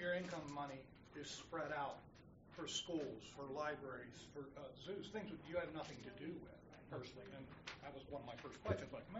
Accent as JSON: {"language": "English", "town": "Mifflin Township", "country": "United States", "tie": "born or raised there", "said": "My mother still lives in Mifflin Township. I grew up on Mifflin Boulevard, tiny till I moved out in the military."}